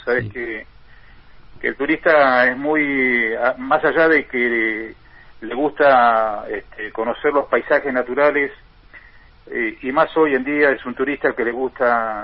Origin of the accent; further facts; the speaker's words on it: Río Grande, Tierra del Fuego, Argentina; born there; now in Ushuaia, Argentina; Para mí Río Grande ha sido un poco mi cuna, mi ciudad en la que nací, y bueno, y después todos los años que estoy viviendo en Ushuaia, que es donde me he desarrollado en este mundo que es el turismo